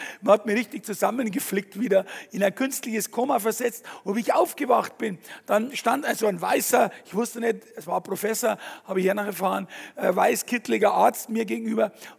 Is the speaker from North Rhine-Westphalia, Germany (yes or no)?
no; Fürstenfeldbruck, Bavaria, Germany; ich bin aufgewachsen in Fürstenfeldbruck bei München, ist genau in der Mitte zwischen Augsburg und München.